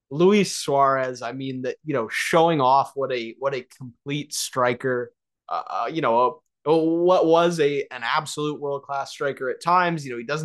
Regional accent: Canada; as a Canadian, I love a snow game

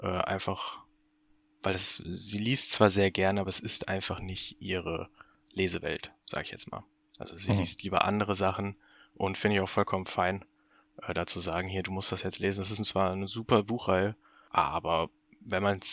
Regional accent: Marburg, Hesse, Germany; also born or lived in Frankfurt am Main; Bin Stand jetzt 29 Jahre alt. Komme aus dem schönen Marburg an der Lahn, das ist so Nordhessen, bin aber gebürtig aus Frankfurt am Main.

